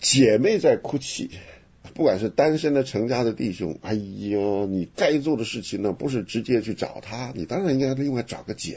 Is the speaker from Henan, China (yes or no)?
yes; Henan, China; 属灵咱们河南话怎么讲？